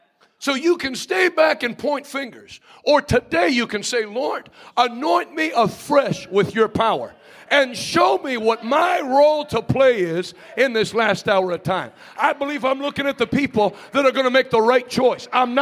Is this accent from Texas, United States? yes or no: no; Pennsylvania, United States; see, I told you I was from Pennsylvania. I know the word wee-wee.